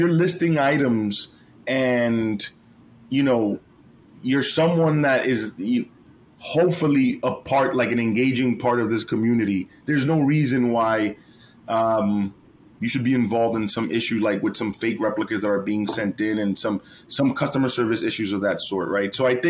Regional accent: New York City, New York, United States; because I come from Washington Heights, an area that really is like inner city, underprivileged.

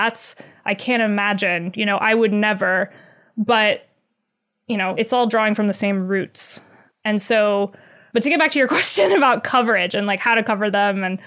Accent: the South, United States; like I grew up in the South, as did you.

